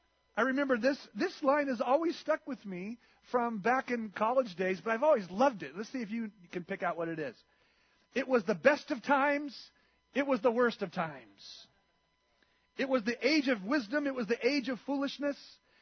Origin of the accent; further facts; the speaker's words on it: Hayward, California, United States; I remember seeing it in Hayward. I grew up in Hayward.